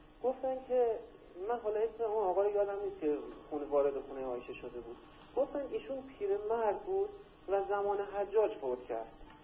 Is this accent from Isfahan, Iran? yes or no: yes; Isfahan, Iran; من بچه اصفهانم ولی زمان دانشجویی کرمانشاه بودم.